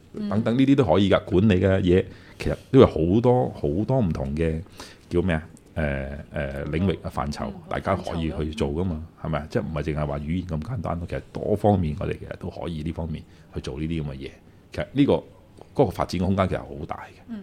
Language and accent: Cantonese; Macau; 人哋問你喺邊度嚟㗎，咁我話澳門咁樣